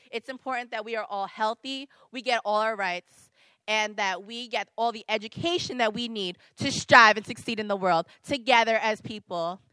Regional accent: Brooklyn, New York, United States; I'm from Brooklyn, New York, and I'm representing NYU, New York University.

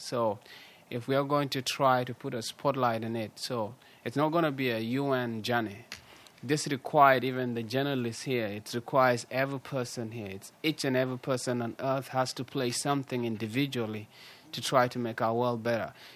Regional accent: South Sudan; So I come from South Sudan, and my childhood was torn by war in the beginning.

